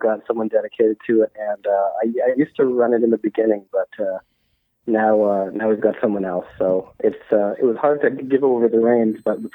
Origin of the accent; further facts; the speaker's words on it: Saskatchewan, Canada; Yes, I've always been from Saskatchewan